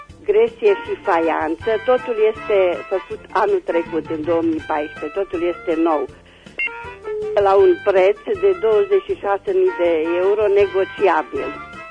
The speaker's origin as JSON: {"language": "Romanian", "town": "Reșița", "region": "Caraș-Severin", "country": "Romania", "said": "sunt din Reșița și am de făcut un anunț."}